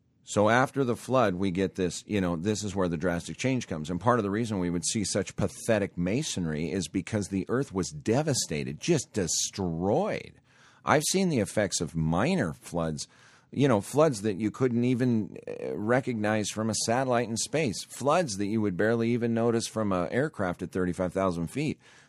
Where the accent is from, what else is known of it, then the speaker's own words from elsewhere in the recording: Montana, United States; If you've ever been around farms, I grew up in Montana.